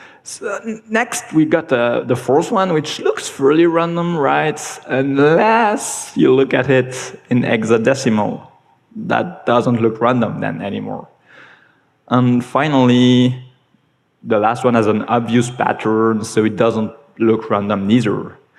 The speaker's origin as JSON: {"language": "English", "country": "Switzerland", "second_language": "English", "said": "I'm from Switzerland, not Sweden."}